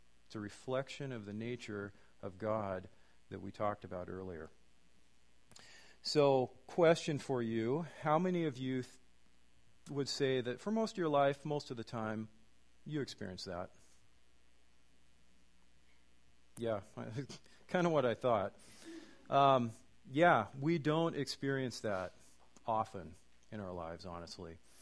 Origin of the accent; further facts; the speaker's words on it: Duvall, Washington, United States; and I'm from Duval, so there's kind of this culture clash a little bit.